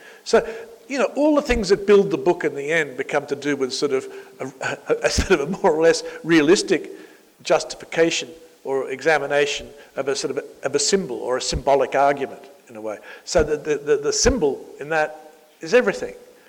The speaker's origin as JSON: {"language": "English", "country": "Australia", "said": "but I'm an Australian. I think if I was an American writer, actually, they probably wouldn't be reading it, but I'm an Australian writer."}